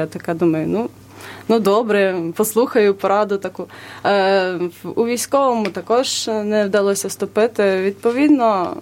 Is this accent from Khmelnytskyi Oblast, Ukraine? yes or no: yes; Holozubyntsi, Khmelnytskyi Oblast, Ukraine; moved away as an adult; now in Kyiv, Ukraine; я походжу з Хмельниччини, село Голозубинці. Це досить маленьке село. Ось, але дуже красиве. Люди там релігійні, відповідно. Далі навчалася у Хмельницькому. Там теж проживала, теж ходила до храму.